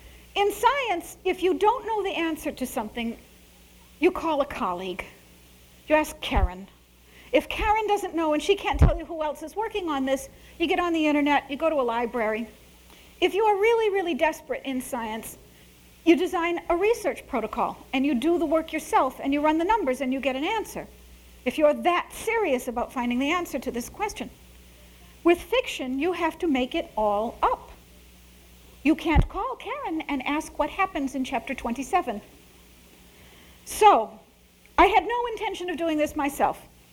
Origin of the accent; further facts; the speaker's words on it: Chicago, Illinois, United States; And as an Italian Catholic growing up in Chicago, I had been under the impression that Columbus was a hero.